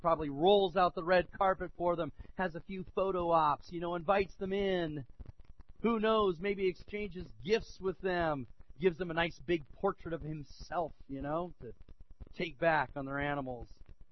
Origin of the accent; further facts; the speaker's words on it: Piedmont, California, United States; growing up in Piedmont near Oakland there